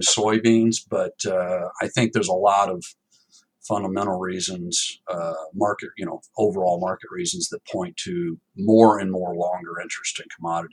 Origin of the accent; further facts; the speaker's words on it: Lubbock, Texas, United States; born there; I was born in Lubbock, Texas.